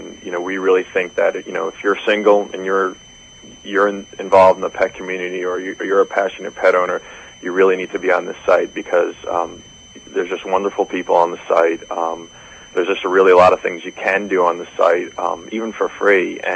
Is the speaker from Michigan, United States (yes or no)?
no; New Jersey, United States; although I'm coming from New Jersey, so we're a pretty small state, and California is a pretty large state.